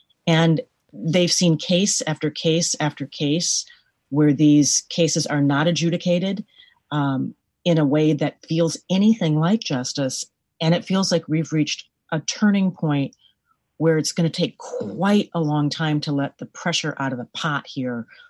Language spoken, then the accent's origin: English; Minneapolis, Minnesota, United States; I'm from Minneapolis, so it has been soul crushing and heartbreaking to follow what's gone on there